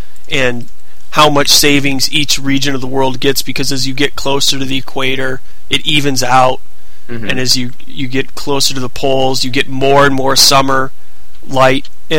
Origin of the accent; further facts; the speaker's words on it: Michigan, United States; In that, in Detroit, I went to school about an hour and a half from where I lived, my hometown